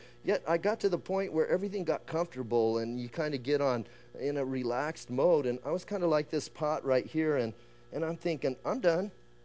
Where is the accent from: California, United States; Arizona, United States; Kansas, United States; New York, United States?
Arizona, United States; Bisbee; I'm from Bisbee, Arizona. You know, going to Tucson was huge.